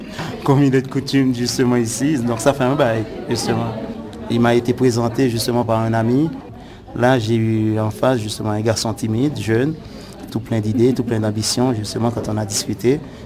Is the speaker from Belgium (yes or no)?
no; Haiti; now in Switzerland; Originaire d'Haïti à la base, Suisse par-dessus quoi.